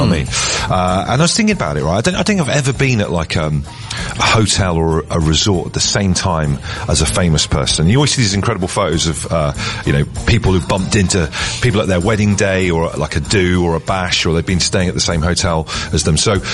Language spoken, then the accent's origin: English; Bristol, South West England, United Kingdom; We're in my hometown, and we're in a very, very swish hotel